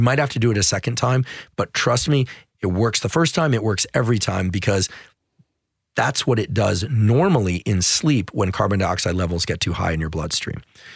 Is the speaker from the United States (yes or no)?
yes; California, United States; Now, I'm from the Bay Area, so we can talk, I can say that with some, you know, self-effacing humor to it.